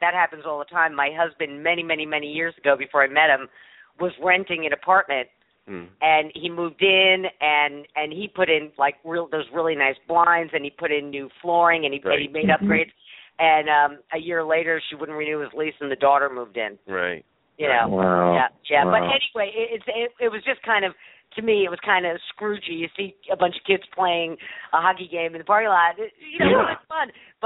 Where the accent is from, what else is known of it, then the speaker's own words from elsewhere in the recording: New York City, New York, United States; I grew up in New York City.